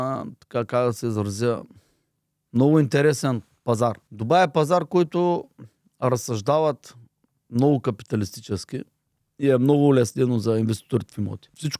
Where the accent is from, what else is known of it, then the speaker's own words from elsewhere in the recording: Varna, Varna Province, Bulgaria; аз съм от Варна, основно сме от Варна във фирмата